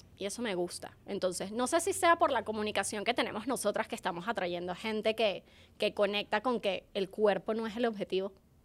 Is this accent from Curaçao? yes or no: no; Venezuela; now in Mexico; soy latina, y nosotras como venezolanas, no sé si te ha pasado, pero recién llegué a México hace 9 años